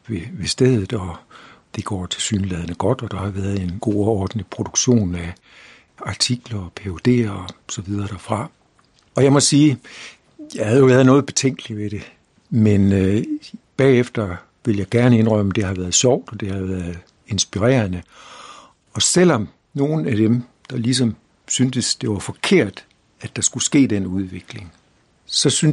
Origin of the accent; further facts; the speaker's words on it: North Denmark Region, Denmark; Jeg kommer fra Vendsyssel oprindeligt